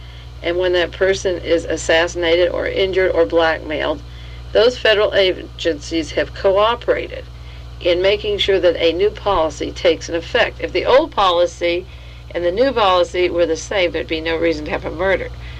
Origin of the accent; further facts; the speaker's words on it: Monterey, California, United States; He got an honorary degree at the Monterey Institute of Foreign Studies here in my hometown.